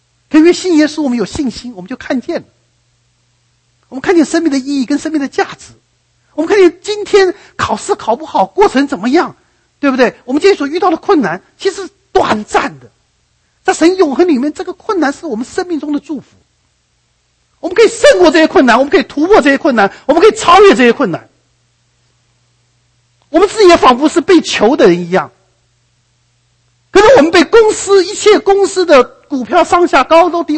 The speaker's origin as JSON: {"language": "Chinese", "country": "Taiwan", "said": "我是从台湾来的，我对天安门事件也不懂"}